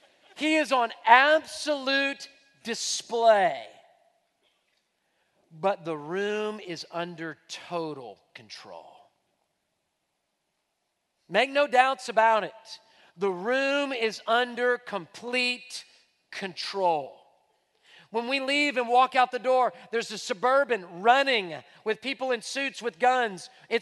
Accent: Houston, Texas, United States; I'm a native Houstonian. I was born and raised in Houston, born in Herman Hospital. You know, grew up in Houston.

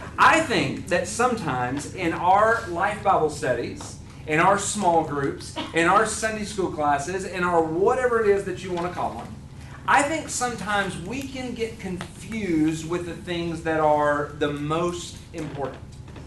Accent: North Carolina, United States; I mentioned I am from the Raleigh-Durham area.

